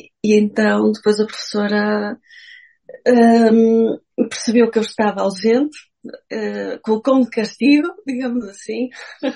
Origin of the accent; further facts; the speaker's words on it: Porto, Norte, Portugal; Olha, eu sou do Porto, sou nortenha, sou tripeira. Sou mesmo aqui do Porto, vivo em Gaia. E pronto, a minha vida sempre foi passada aqui no Norte.